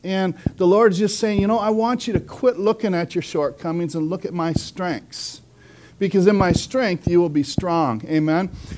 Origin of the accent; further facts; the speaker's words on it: Hinckley, Minnesota, United States; I'm from Hinckley, Minnesota